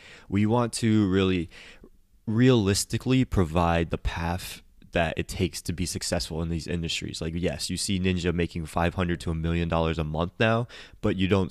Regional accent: Connecticut, United States; moved away as an adult; now in Florida, United States; Born and raised in Connecticut, moved down to Florida for college because I didn't really want to go and take my finals in the cold snow.

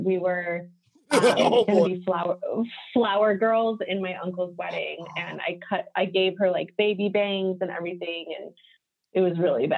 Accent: Cupertino, California, United States; also born or lived in Solon, Ohio; I was born in Solon, Ohio, which is where Matrix was founded. And there's like a huge hair community there. There's a ton of hair people in my family. And then I spent a few years growing up in Cupertino, which is where like Apple is.

